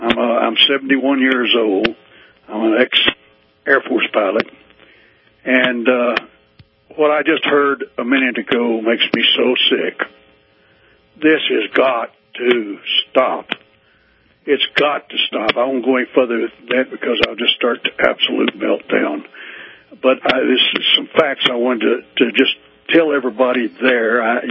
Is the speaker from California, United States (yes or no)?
no; Corpus Christi, Texas, United States; also born or lived in Houston / Alaska; I'm born and raised in Corpus Christi and spent my life, early part of my life, all the way to 20 years old down there, and then I moved to Houston and then went to Alaska.